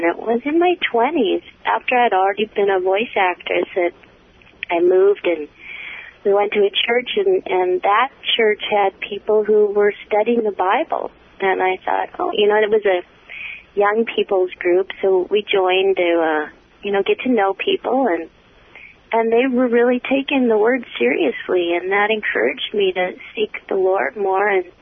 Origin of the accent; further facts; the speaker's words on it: California, United States; Connie was from California. I'm from California.